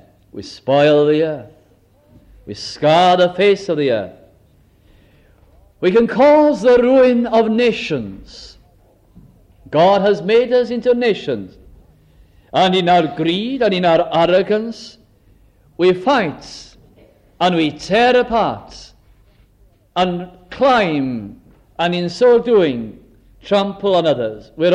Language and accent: English; Wales, United Kingdom; the name for us as Welsh people by the French is Le Pays de Gal, the people of Gaul.